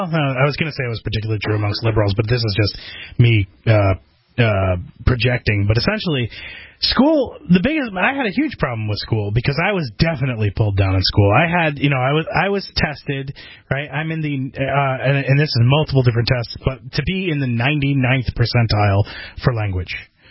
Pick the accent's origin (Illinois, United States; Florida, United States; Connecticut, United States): Connecticut, United States; I grew up in Connecticut, by the way, folks.